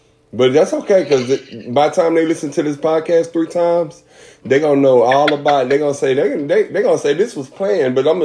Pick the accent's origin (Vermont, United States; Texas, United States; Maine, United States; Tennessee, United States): Texas, United States; Houston; I'm from Houston, Texas. Graduated from Jones High School.